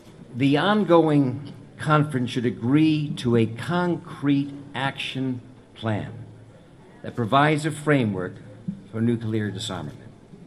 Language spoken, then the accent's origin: English; New York City, New York, United States; I grew up here in New York City. And after the Soviet Union announced that it had conducted its first nuclear tests in 1949, I was in a school here in Manhattan